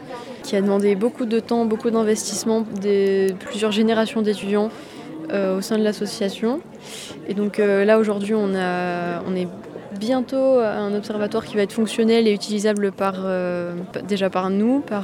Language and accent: French; Occitanie, France; now in Toulouse, France; Non, moi je suis plutôt du Lot, donc je suis venue à Toulouse pour mes études et voilà.